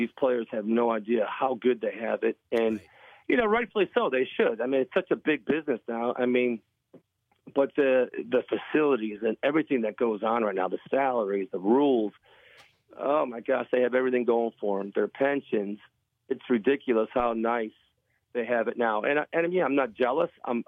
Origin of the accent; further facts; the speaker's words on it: Buffalo, New York, United States; I grew up in Buffalo, New York, getting drafted by Green Bay. I was used to the cold and, you know, with my Polish background.